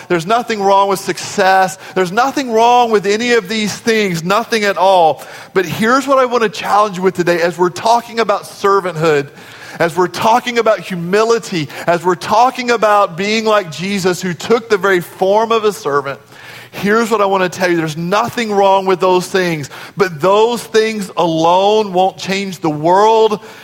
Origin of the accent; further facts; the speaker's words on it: Nederland, Texas, United States; Now, I grew up in Nederland, Texas.